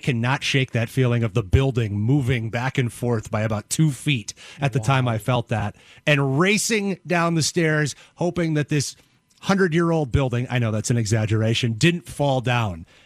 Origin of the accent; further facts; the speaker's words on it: Wisconsin, United States; I, of course, had never experienced it growing up in Wisconsin, spending the majority of my life there as well.